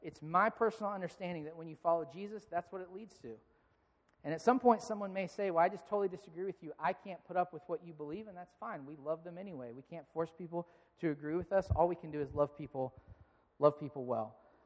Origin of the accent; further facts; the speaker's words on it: United States; We can't help that we were raised in America. But as Americans, we love comfort